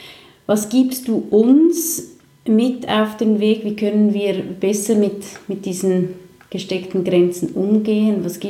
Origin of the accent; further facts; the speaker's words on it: Switzerland; aber eigentlich sind wir Schweizer schon sehr bünzlig, oder?